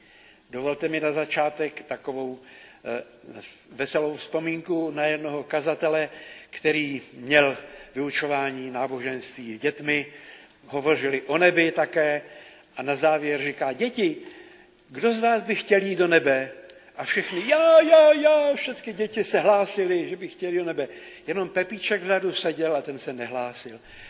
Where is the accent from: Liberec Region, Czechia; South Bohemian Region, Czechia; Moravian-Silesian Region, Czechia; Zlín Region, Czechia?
South Bohemian Region, Czechia; Vlachovo Březí; ale možná nevíte, že pocházím z Vlachova Březí, vy, kteří mě neznáte